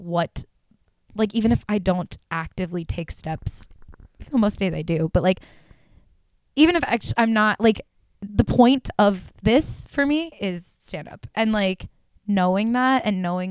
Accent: United States; And I was like, no, I'm American.

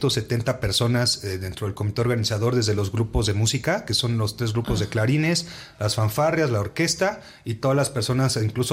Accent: Iztapalapa, Mexico City, Mexico; las personas que somos de Iztapalapa y de la ciudad

